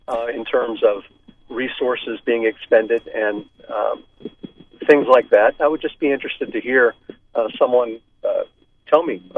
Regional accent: United States; born there; I'd like to say that I'm an American-born citizen

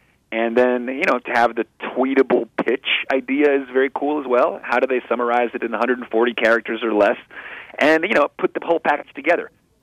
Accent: Venezuela; I mean, I grew up in Venezuela.

